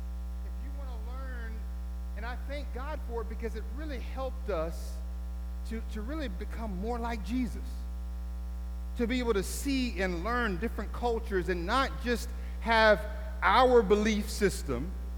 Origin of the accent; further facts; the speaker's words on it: Tallahassee, Florida, United States; This is my hometown, Tallahassee, and we were in South Florida for 18 years.